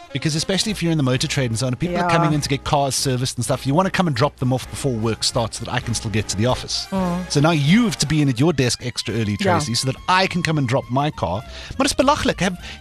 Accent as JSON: {"language": "English", "country": "South Africa", "said": "Because it feels like, as a South African, if you want to get anything done before work in the morning, if you want to catch a workout, and drop kids at school, you are up in the 4s."}